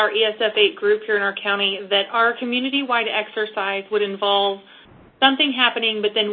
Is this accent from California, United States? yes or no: no; Kansas, United States